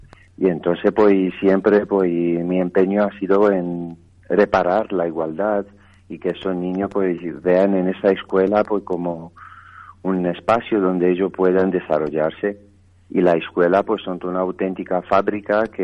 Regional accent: Romania; Spanish is a second language; now in Spain; La escuela pública de Rumanía lo puso todo para mí, y yo he llegado a la universidad con el hijo del banquero de mi pueblo

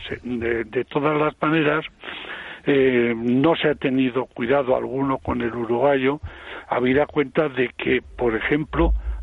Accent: Castile and León, Spain; Yo en el norte de Palencia, ya sabes que cerquita de mi pueblo

